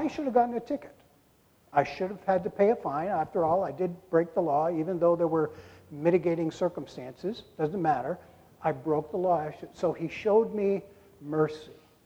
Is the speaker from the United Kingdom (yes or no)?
no; New York, United States; I'm from New York. Usually the new registrations are sent to the house. We fill it out and pay it and send it in. I didn't realize that I had to go to the town hall and take care of business here in New Hampshire.